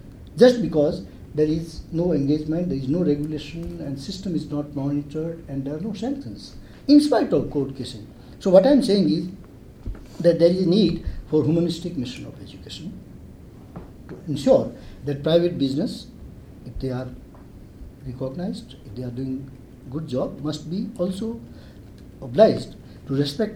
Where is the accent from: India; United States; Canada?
India; And I must also share with you my experience as an Indian. In India, today, there is still, unfortunately, what we call the privatization, capitation fee or development fee they call.